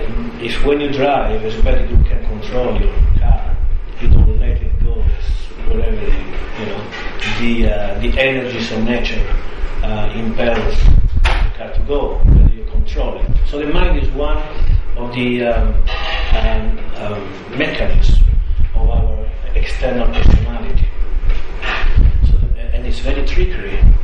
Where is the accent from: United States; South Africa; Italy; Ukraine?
Italy; Originally, I'm from Italy.